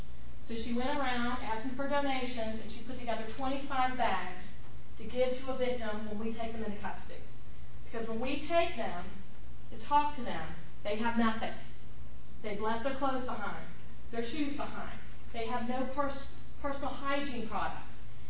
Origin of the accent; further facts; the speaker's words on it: Kentucky, United States; Now, I'm not from Pittsburgh. I'm from Kentucky.